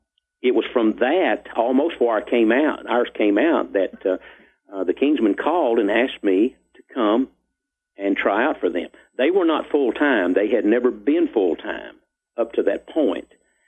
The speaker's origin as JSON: {"language": "English", "town": "Burleson", "region": "Texas", "country": "United States", "tie": "born or raised there", "said": "I grew up in a little town called Burleson, just south of Fort Worth. I've always said Fort Worth was a suburb of Burleson, you know."}